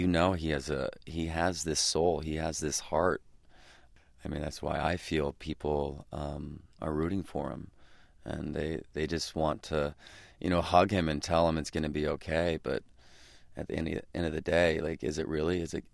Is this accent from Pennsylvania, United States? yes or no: no; Idaho, United States; throughout my entire life growing up in Idaho